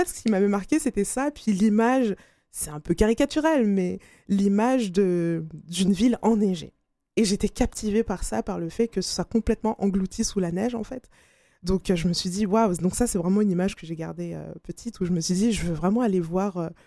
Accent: Republic of the Congo; Alors moi, originellement, je viens du Congo.

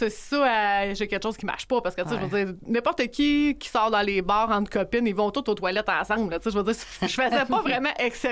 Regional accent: Quebec, Canada; moved away as an adult; now in Montreal, Canada; j'arrive à Montréal, parce que moi, je viens de la région de la Mauricie. Donc, c'est le party qui commence. Je sors de la campagne pour m'en venir en ville

